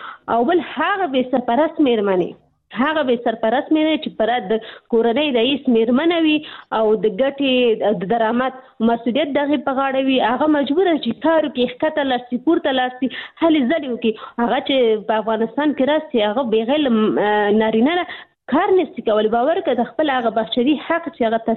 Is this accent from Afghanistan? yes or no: no; Pakistan; زه په پاکستان کې پیدا شوې یم، هلته مې ژوند تیر کړی، تر لسنه پورې ما درس ویلي